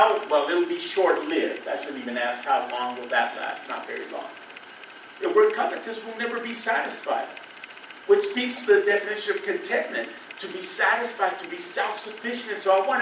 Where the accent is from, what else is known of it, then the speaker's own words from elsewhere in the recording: United States; You know, they say that that a lot of Americans spend, which I am an American, okay, but a lot of us Americans